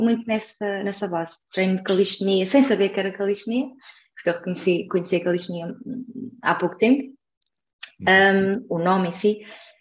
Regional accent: Vila Real, Portugal; moved away as an adult; now in Lisbon, Portugal; Quando eu fui para a universidade, eu não tinha intenção nenhuma de sair da minha terra. Acabei por vir para Lisboa, no final de tirar o curso, acabei por vir parar aqui a Lisboa

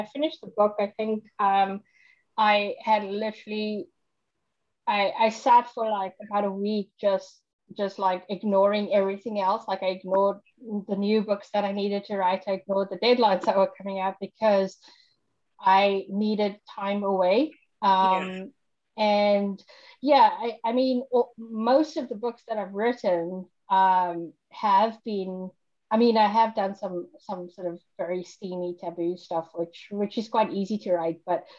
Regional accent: South Africa; So every time I talk to someone, they go, but you don't sound South African, or you sound slightly Australian or British or from New Zealand. Where are you from? So yeah, I always get that I get countries thrown at me left, right. And I'm like, no, I'm actually South African.

